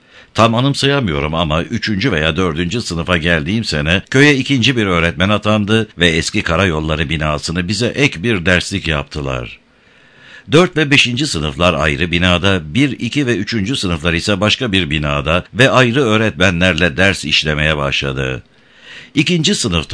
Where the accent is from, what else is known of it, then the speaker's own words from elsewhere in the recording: Karabiyikli, Kahramanmaraş, Turkey; Hukuken Maraş'a ama diğer açılardan fiilen Gaziantep'e bağlı Karabıyıklı köyünde doğup büyüdüm.